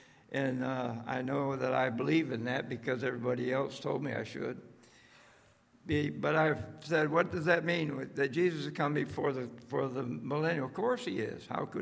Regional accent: United States; now in Brazil; I saw that we're not cutting it as American missionaries among Brazilians.

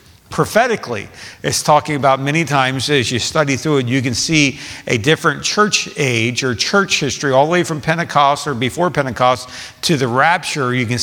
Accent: Pennsylvania, United States; I grew up 45 minutes outside of Philadelphia.

